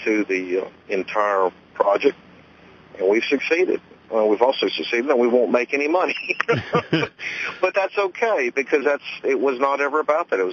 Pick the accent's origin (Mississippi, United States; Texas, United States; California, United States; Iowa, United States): Mississippi, United States; Well, you know, I've lived in Jackson. I'm from Mississippi originally, and I've lived here most of my life, except for a few years overseas and in Washington and Los Angeles when I was in school.